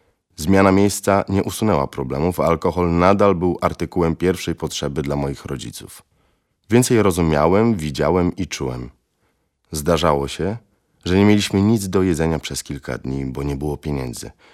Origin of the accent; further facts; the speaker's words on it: Zduńska Wola, Łódź Voivodeship, Poland; Moim rodzinnym miastem jest Zduńska Wola, niedaleko Łodzi. Urodziłem się tam 8 stycznia 1981 roku. W Zduńskiej spędziłem moje pierwsze 6 lat.